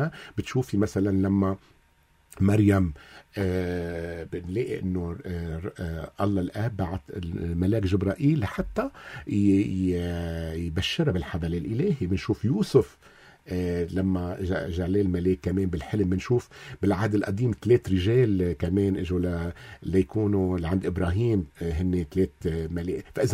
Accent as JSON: {"language": "Arabic", "country": "Lebanon", "said": "نحن كلبنانية نحن منحبها كتير."}